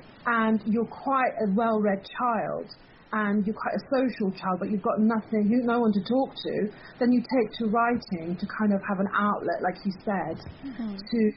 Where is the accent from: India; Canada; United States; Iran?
Iran; I'm like, I was 10 from Iran, and I was like writing this to my mother.